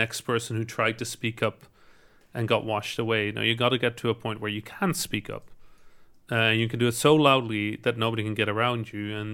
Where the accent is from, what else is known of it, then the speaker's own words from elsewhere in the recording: Netherlands; when I was growing up in the Netherlands